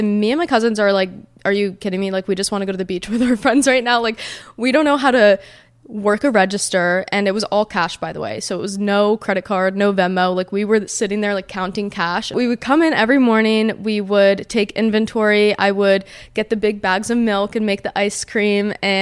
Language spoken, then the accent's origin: English; New Jersey, United States; now in Miami, United States; growing up in New Jersey and getting to experience New York City and Manhattan was so cool, but, you know, New Jersey from New York was extremely different, and then New Jersey to Miami was a huge culture shock for me.